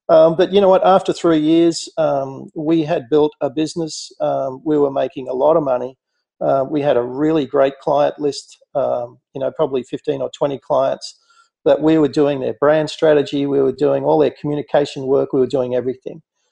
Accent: Sydney, New South Wales, Australia; I grew up in Sydney. I went to a school in Sydney called Waverley College, a boys' school.

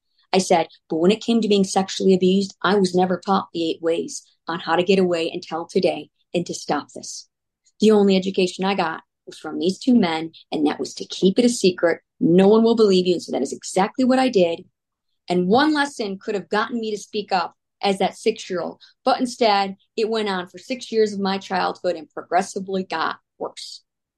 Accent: Illinois, United States; And so I started to go after Aaron's Law 15 years ago in my home state of Illinois

